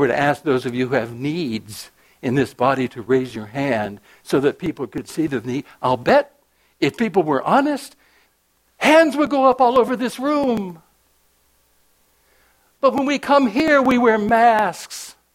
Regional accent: North Carolina, United States; First of all, I grew up in the South. I'm a North Carolina boy. I'm a Southerner in my traditions

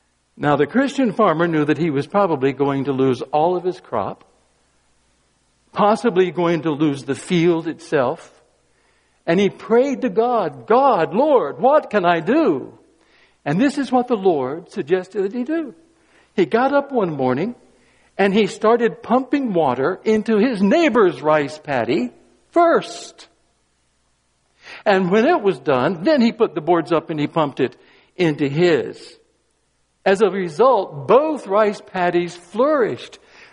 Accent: Rockingham, North Carolina, United States; True story, when I was a boy, young boy growing up in Rockingham, North Carolina, Mrs. Copeland lived four doors down the street from me.

